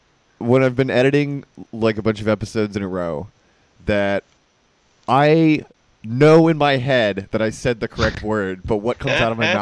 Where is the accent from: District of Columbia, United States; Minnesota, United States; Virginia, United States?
District of Columbia, United States; Washington; I'm from Washington, D.C.